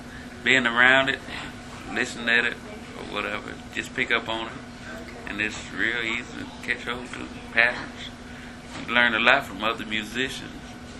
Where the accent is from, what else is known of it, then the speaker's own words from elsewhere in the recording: Chicago, Illinois, United States; Born and raised in Chicago, Illinois.